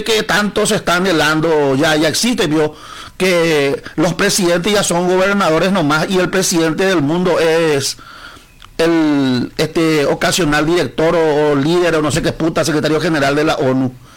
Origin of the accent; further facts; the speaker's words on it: Paraguay; ¿Qué es lo que se cree que somos los paraguayos de esta señora?